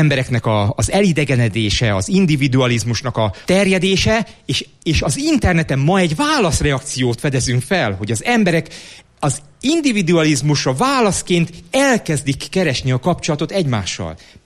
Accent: Budapest, Hungary; Én tőzsgyökeres budapesti vagyok, de azt mondom, hogy nem.

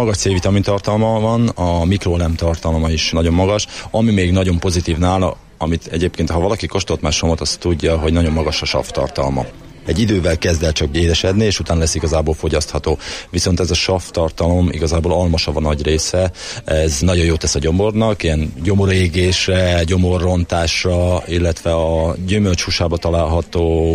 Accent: Somogy, Hungary; somogyi vagyok, és a saját megyémnek a nevésem

